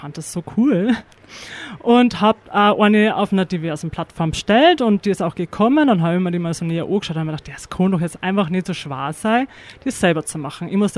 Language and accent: German; Piding, Bavaria, Germany; komme aus dem wunderschönen Piding.